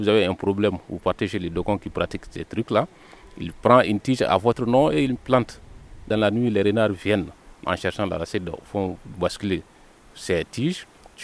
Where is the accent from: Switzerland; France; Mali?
Mali; Kassa, Mopti; Bon, je suis Dogon. Je suis originaire du cercle de Koro, précisément dans l'arrondissement de Diankabou et le village de Kassa.